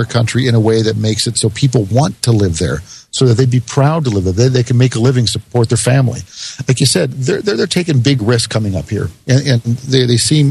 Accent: United States; my family's lived in here, this country, maybe 12 or 13 generations. So I'm not an immigrant. I'm Native American, born and bred, and I have no other country. I've known no other country.

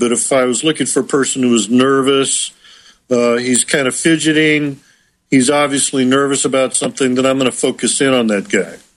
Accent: United States; Well, I'm an American here in Southern California, and I guess you guys are way down in the down under area, aren't you?

